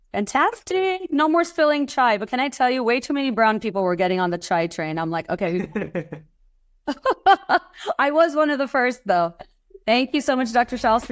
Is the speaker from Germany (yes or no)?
no; Bangladesh; I was going to say, I'm like, not to be a stereotype, but as a Bangladeshi person, I'm sorry. I just couldn't.